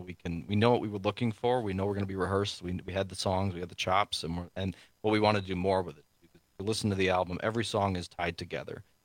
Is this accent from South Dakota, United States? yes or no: no; Mineral Point, Wisconsin, United States; Well, I mean, Mineral Point Opera House is my hometown.